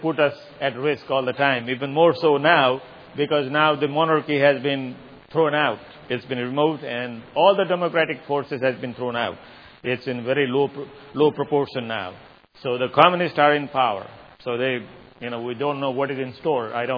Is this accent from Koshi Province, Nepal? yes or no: no; Kathmandu, Bagmati, Nepal; English is a second language; in Kathmandu. I was born in Kathmandu. I was raised in Kathmandu. So I was sent to a missionary school, St. Xavier School. That was a Jesuit school.